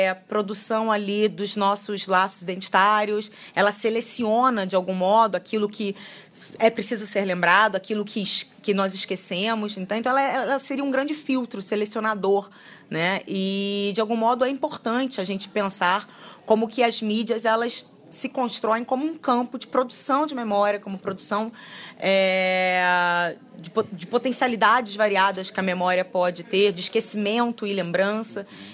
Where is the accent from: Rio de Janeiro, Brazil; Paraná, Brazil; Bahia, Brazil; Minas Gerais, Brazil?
Rio de Janeiro, Brazil; Eu sou carioca